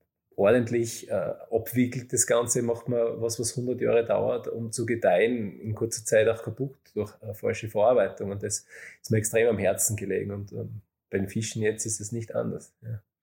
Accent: Weiz, Styria, Austria; ich bin geboren in der Steiermark und in Weiz aufgewachsen, und da wohne ich natürlich noch immer.

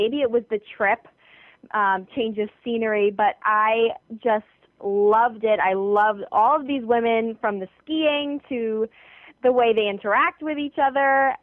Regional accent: New York, United States; I don't mean to diss my hometown, but I think when we talked about this, that they were possibly looking for new New York gals with even more money.

